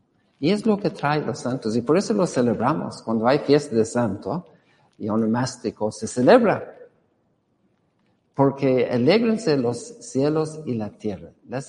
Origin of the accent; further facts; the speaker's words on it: Ireland; Yo soy irlandés